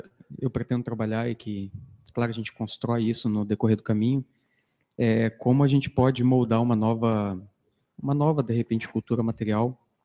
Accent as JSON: {"language": "Portuguese", "town": "Porto Alegre", "region": "Rio Grande do Sul", "country": "Brazil", "said": "Eu sou de Porto Alegre."}